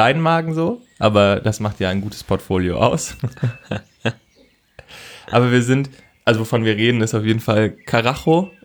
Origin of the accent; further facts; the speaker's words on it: Baden-Württemberg, Germany; Ich bin gebürtiger Badener.